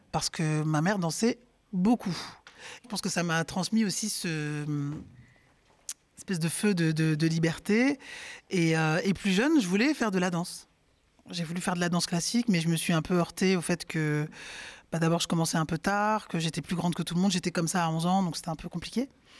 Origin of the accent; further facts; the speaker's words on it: Cameroon; Sur ma carte d'identité, je suis française, mais je suis née au Cameroun et j'y ai grandi.